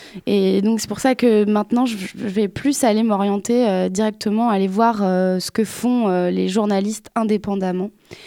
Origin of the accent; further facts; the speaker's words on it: Paris, Île-de-France, France; now in Montpellier, France; j'habite à Montpellier depuis 4 ans et j'ai grandi à Paris.